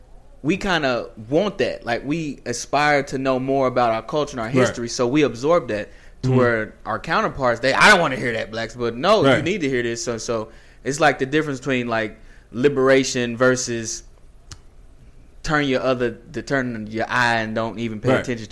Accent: Indianapolis, Indiana, United States; I'm from Indianapolis … from Indianapolis.

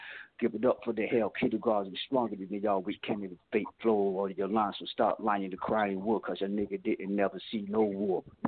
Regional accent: Plymouth, North Carolina, United States; And I rep my hometown, which is called Plymouth, North Carolina. We call it P-Town. I call it Power Town.

